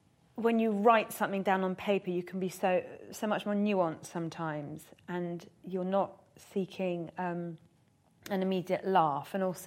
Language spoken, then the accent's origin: English; Iran; I think because I am from Iran, it sounds better coming from me, perhaps more palatable to people